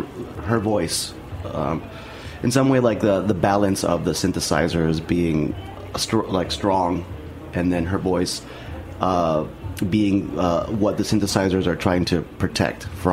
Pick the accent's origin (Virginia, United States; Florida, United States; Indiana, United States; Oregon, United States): Florida, United States; Miami; Yeah, we're both from Miami, okay.